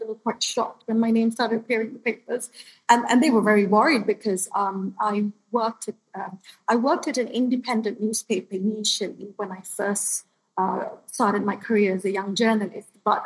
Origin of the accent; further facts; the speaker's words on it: Kandy, Central Province, Sri Lanka; Okay, so I was born in Sri Lanka. I'm from a tiny, it's not really a city, it's mostly, we call it a village, it's called Kandy. And I come from a very multicultural, multi-religious and traditional family.